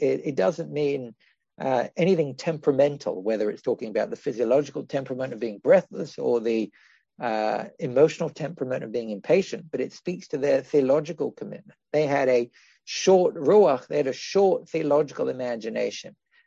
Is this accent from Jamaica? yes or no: no; England, United Kingdom; And you'd think I'm English, I should know all about English history